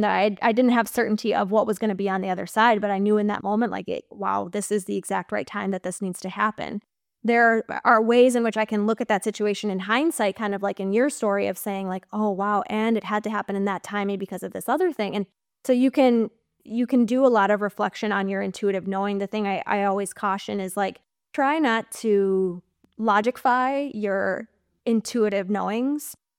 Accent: Minnesota, United States; moved away as an adult; now in California, United States; I'm originally from Minnesota and we recently, well, within the last 2 years, moved out to California.

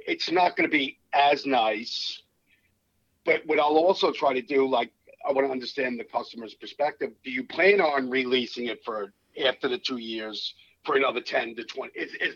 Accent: New York, United States; And I can run on a little bit. I'm from New York.

